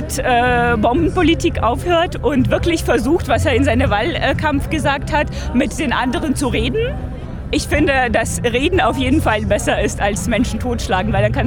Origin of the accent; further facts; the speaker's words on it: Ukraine; Ich bin Ukrainerin, ich komme aus dem Land, wo seit 2 Jahren Krieg ist.